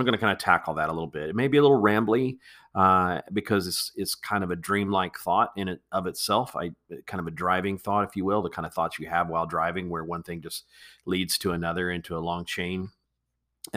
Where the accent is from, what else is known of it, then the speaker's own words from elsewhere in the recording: the South, United States; I grew up in the Protestant church, Bible Belt America.